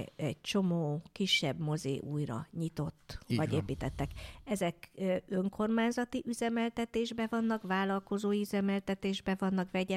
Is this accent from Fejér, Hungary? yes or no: no; Nemesbőd, Vas, Hungary; annak idején, mikor ifjúkoromban Nemesbödön még jöttek, és hozták, tudod, jött a mozi is